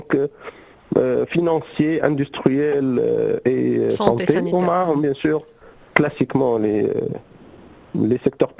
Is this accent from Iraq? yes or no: no; Tunisia; اليوم عندنا في تونس عندنا الوكاله الوطنيه للامن السيبراني